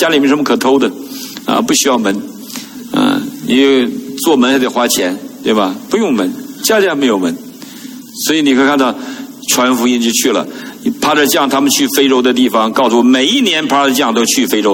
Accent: China; 那个我们中国人装修那个质量差一点啊

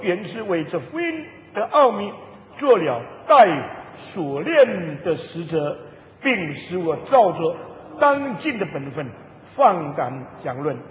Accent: Indonesia; 有一个加拿大的教授到我们印尼去访问

